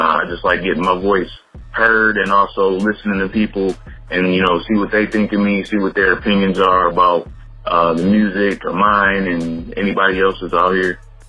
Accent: Monroe, Michigan, United States; I'm from Monroe, Michigan.

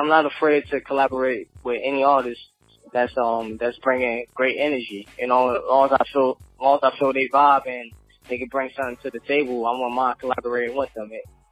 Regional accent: New York, United States; Got you. I'm from Harlem, New York.

